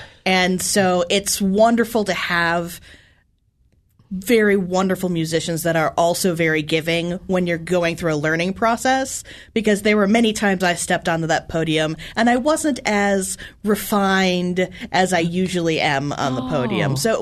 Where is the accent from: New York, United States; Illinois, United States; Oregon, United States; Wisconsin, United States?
Illinois, United States; Chicago; I grew up in Chicago.